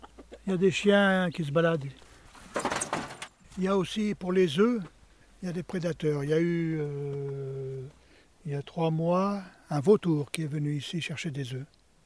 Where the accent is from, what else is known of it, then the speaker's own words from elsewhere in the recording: France; born there; parce que je suis né en France, à une certaine époque de l'histoire.